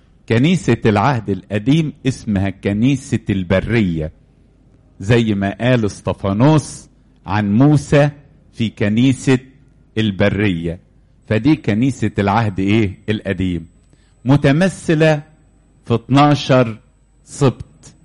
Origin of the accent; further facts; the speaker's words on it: Egypt; وعلى فكرة احنا عندنا في مصر نقول على رقم 12 ايه؟